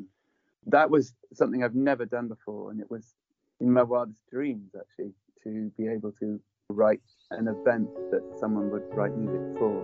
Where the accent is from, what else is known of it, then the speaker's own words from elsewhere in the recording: England, United Kingdom; And certainly as an English male, I've struggled to be weak and be open about the things that concern me.